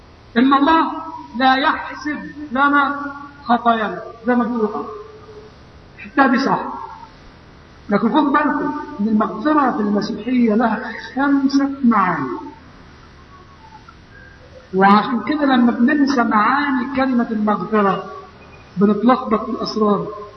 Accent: Upper Egypt, Egypt; وعندنا في الصعيد، انا بتكلم على الصعيد حاليا، ما اعرفش طبعا البحر ما عشتش فيه.

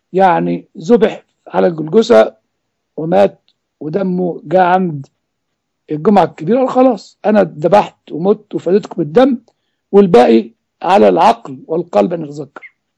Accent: Egypt; إحنا مثلا عندنا في مصر

